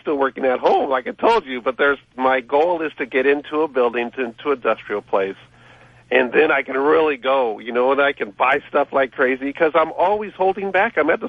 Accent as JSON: {"language": "English", "region": "Ohio", "country": "United States", "lives_now": "California, United States", "said": "Well, I'm from Ohio, and it was freezing to me."}